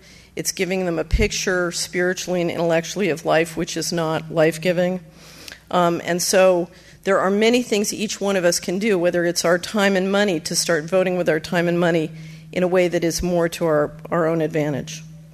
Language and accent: English; Philadelphia, Pennsylvania, United States; When I was a little girl, I grew up in Philadelphia.